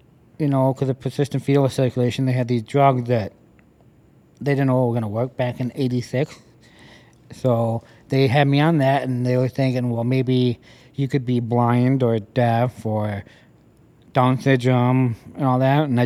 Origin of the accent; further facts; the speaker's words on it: Winona, Minnesota, United States; born there; I was born here in Winona.